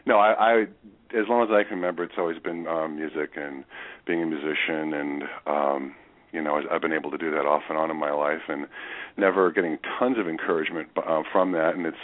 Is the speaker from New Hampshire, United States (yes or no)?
yes; New Hampshire, United States; but we're from New Hampshire, so we would play on Wednesday nights and things like that.